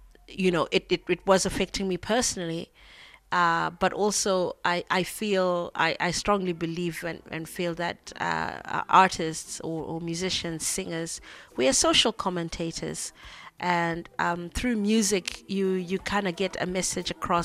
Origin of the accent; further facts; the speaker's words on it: Harare, Zimbabwe; English is a second language; I'm an artist from Harare, Zimbabwe.